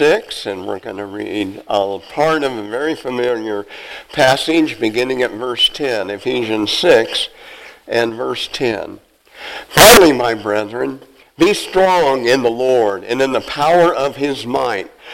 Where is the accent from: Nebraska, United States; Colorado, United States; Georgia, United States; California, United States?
Nebraska, United States; Napanee; Republican City, Nebraska is right near my hometown of Napanee.